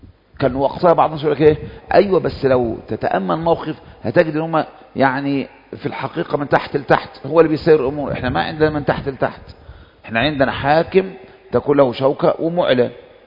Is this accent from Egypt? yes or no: yes; Egypt; الشعب نازل عندنا في مصر يوم ثلاثاء تقريبا في منتصف الأسبوع، وكانت أول جمعة جمعة الغضب.